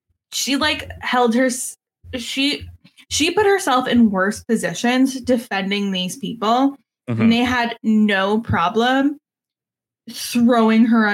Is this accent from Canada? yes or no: yes; Canada; I'm Canadian. Your laws don't work here, and I don't have the money for it.